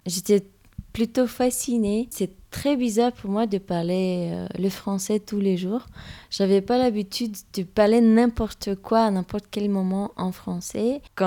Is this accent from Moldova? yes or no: yes; Moldova; j'ai 26 ans et je viens de Moldavie.